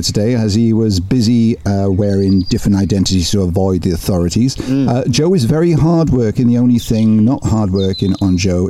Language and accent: English; Wales, United Kingdom; I know I'm Welsh, but I can still read.